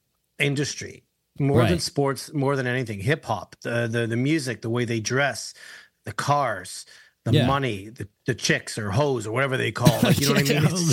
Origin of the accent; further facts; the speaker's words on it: Greece; I could have a shot because I'm brown and from Greece.